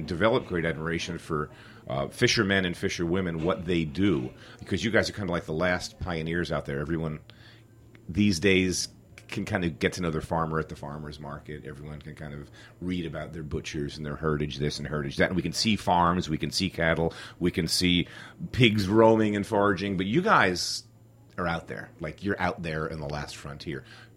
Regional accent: New York, United States; because I'm from New York and I'm a New York chef, so I would go to the docks every day.

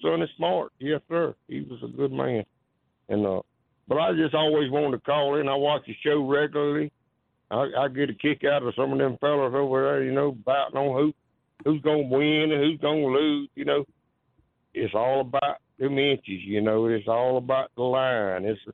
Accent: Georgia, United States; I just want to let you know … from Georgia.

